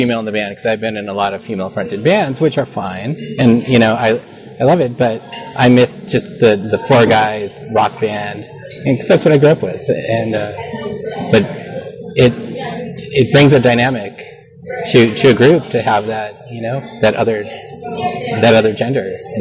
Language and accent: English; Milwaukee, Wisconsin, United States; now in Portland, United States; And I grew up in Milwaukee, Wisconsin, and moved out to Portland before the rush, actually.